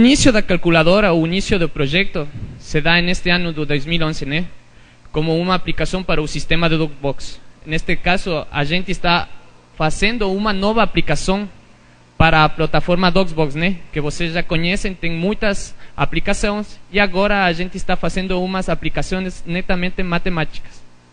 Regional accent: Ecuador; Portuguese is a second language; now in Brazil; Sou equatoriano e agora estou fazendo um mestrado aqui no São Paulo, né?

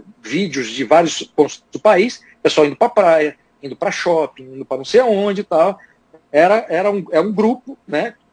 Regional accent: Brazil; como brasileiro, né, que trabalha pelo país

